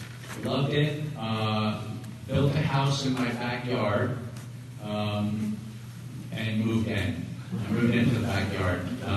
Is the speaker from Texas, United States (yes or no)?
no; Larchmont, New York, United States; I grew up briefly in Larchmont, nine kids, which was a normal-sized family, probably. Eight boys, one girl.